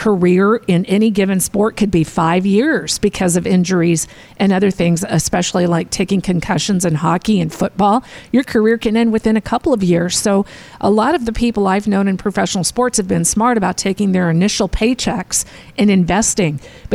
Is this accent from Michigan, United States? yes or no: no; Arizona, United States; And I grew up here in Arizona. We had spring training right down the block.